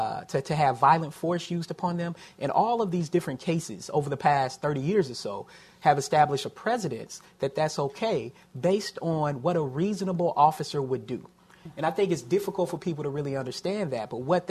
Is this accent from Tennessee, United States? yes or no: yes; Tennessee, United States; I'm actually from Tennessee, so I think about kind of living during that particular time and what that meant from being in Tennessee compared to being in other states.